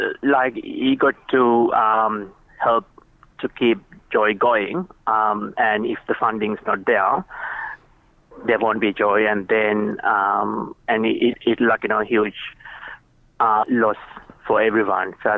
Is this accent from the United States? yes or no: no; Boronia, Victoria, Australia; I'm from Boronia, which is like a, I think you probably that area as well, near Ferntigali, near the Dandenong Mountains.